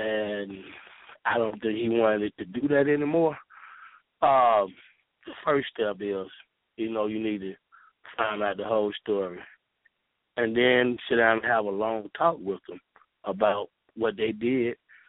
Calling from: Jonesboro, United States; calling from Jonesboro.

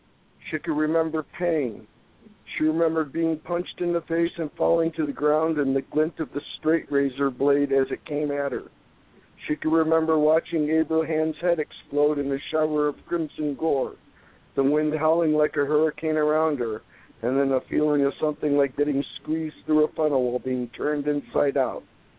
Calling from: Hanover Park, Illinois, United States; I'm calling from my home in Hanover Park, Illinois.

